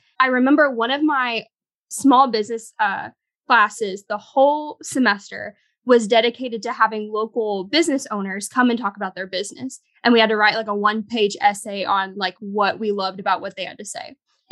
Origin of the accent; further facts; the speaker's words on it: Arkansas, United States; we're both from Arkansas.